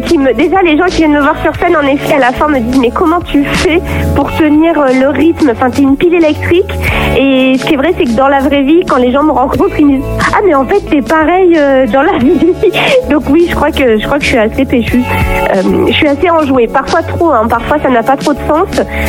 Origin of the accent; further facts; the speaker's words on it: Bordeaux, Nouvelle-Aquitaine, France; Moi je viens de Bordeaux, donc d'un milieu assez bourgeois